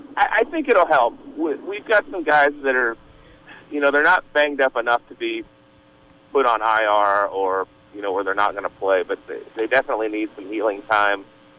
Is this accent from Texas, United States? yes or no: yes; Abilene, Texas, United States; Yes, I grew up in Abilene, up there not too far from you in West Texas.